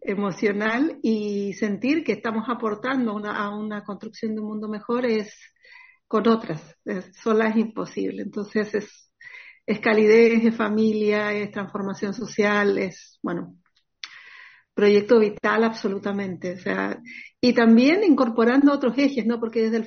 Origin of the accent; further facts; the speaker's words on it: Chile; moved away as an adult; Yo soy chilena y militaba en el movimiento feminista antes de venir, antes de hacer la migración